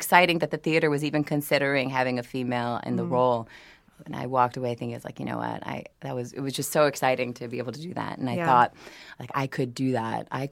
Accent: New Orleans, Louisiana, United States; I'm from New Orleans, so I had to be a part of this game. Yeah, there are a lot of different accents in New Orleans.

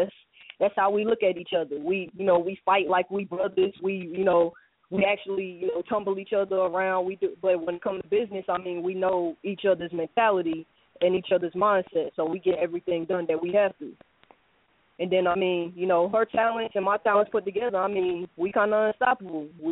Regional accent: New York, United States; now in North Carolina, United States; I'm from New York originally

